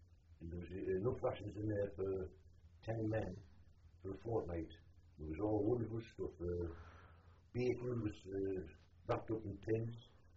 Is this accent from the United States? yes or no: no; North East England, United Kingdom; accent: Geordie; being a Geordie